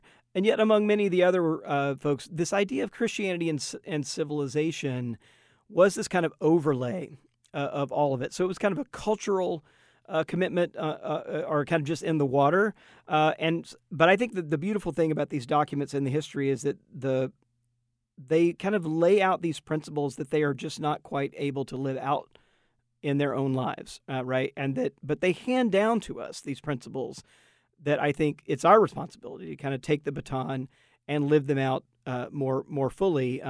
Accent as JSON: {"language": "English", "region": "Mississippi", "country": "United States", "tie": "born or raised there", "said": "Robert E. Lee was very much revered in my home state of Mississippi today."}